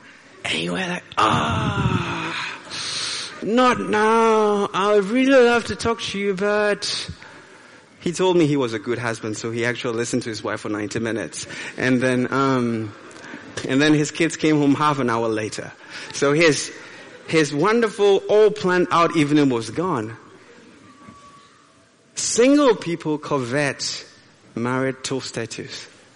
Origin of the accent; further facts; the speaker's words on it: Ghana; now in Hamburg, Germany; Back in Ghana, we don't have so many. I'm from Ghana. We don't have that many traffic lights, as the abundance of traffic lights here in Hamburg.